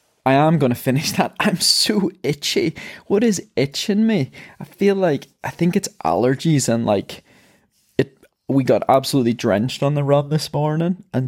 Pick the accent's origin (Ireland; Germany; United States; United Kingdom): Ireland; I'm an Irish marathon runner.